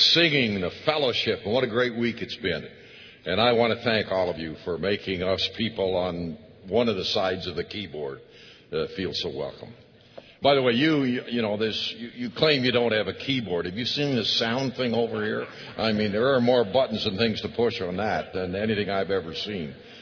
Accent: Canada; I'm from Canada, eh? Can you understand me?

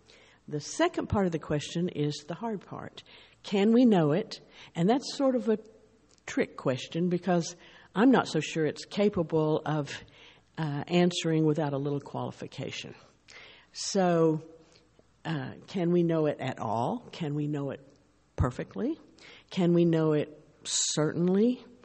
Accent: Edmond, Oklahoma, United States; I'm from Edmond, Oklahoma

